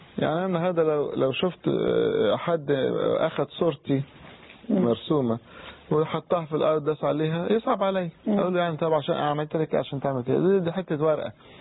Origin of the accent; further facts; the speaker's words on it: Upper Egypt, Egypt; يمكن أحيانا في بعض البلاد عندنا في الصعيد عايمة على كنوز من الآثار